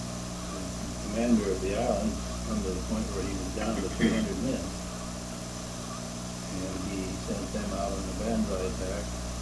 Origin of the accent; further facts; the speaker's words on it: Alliance, Ohio, United States; Alliance, Ohio, in 1970. And I lived there until I came out here in 1938 when work was slow.